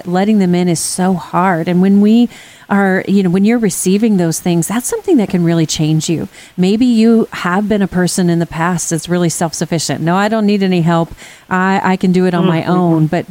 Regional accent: Texas, United States; And I'm telling you, as a Texan, there is nothing more heartwarming

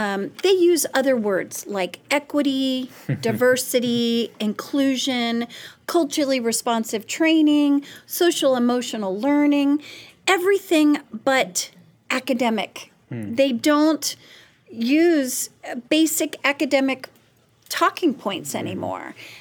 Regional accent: Sydney, New South Wales, Australia; now in United States; I moved from Sydney, Australia in 1999, specifically because of the school system in Loudoun County for my oldest son.

